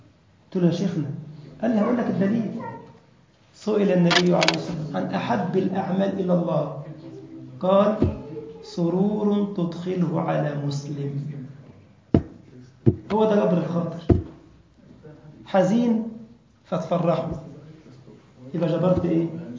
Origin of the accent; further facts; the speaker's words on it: Egypt; قرأت قصة لأحد الأطباء عندنا في مصر من المشاهير